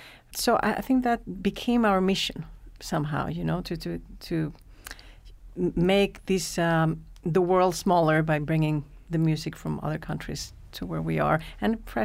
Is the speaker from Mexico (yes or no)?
yes; Mexico; now in San Francisco, United States; yes, we're in San Francisco, and I'm from Mexico